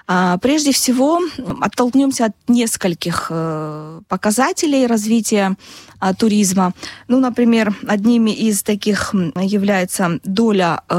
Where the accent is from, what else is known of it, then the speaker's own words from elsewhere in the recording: Abkhazia, Georgia; я родом из Восточной Абхазии, из небольшого села